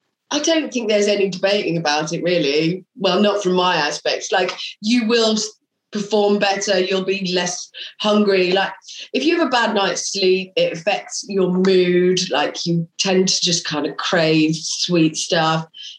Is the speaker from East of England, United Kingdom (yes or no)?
yes; East of England, United Kingdom; also born or lived in Barcelona; Well, I'm from Norfolk originally, so they're not too far away from the sea